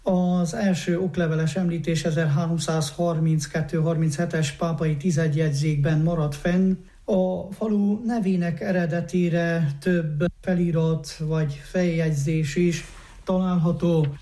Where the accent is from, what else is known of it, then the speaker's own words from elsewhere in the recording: Kézdialbis, Covasna, Romania; 1980. január 3-án születtem Kézdivásárhelyen, szülőfalum Kézdi Albis. Nemesi családból származom